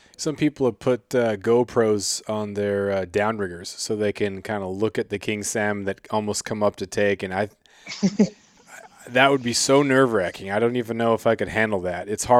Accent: Alaska, United States; I'm a bad Alaskan. I grew up here in Southeast and we always went south during the summer.

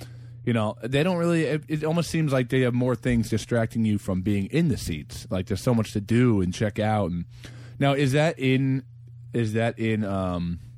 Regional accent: New Jersey, United States; And if you remember growing up in Jersey, the Devils was a slow climb to a fan base.

